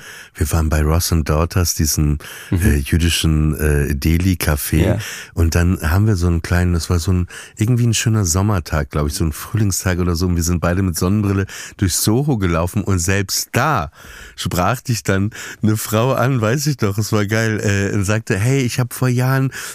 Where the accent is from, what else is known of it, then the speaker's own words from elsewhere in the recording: Germany; ich bin aus Deutschland.